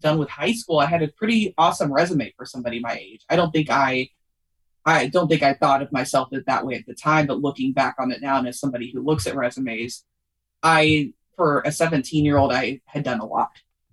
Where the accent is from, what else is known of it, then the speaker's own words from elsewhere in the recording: Louisville, Kentucky, United States; Louisville, Kentucky.